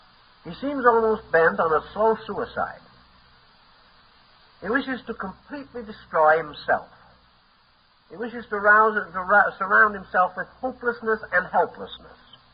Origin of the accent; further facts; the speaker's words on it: New York City, New York, United States; I remember growing up in New York.